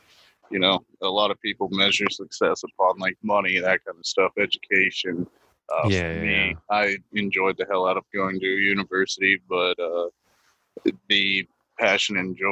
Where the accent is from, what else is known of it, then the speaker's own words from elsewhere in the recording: Pennsylvania, United States; I grew up in Pennsylvania. It's a lot of farmers, and, you know, everybody's kind of keeps to themselves for the most part, unless you live in the cities.